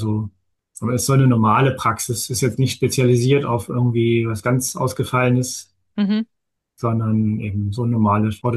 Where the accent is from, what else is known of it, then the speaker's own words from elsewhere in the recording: Hanover, Lower Saxony, Germany; Also ich war aus Hannover damals zum Beispiel.